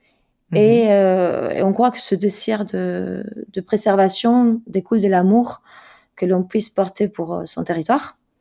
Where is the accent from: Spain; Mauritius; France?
Spain; French is a second language; Je suis espagnole, donc effectivement, ouais, si t'entends au-delà de l'accent, des mots bizarres, tu sauras pourquoi.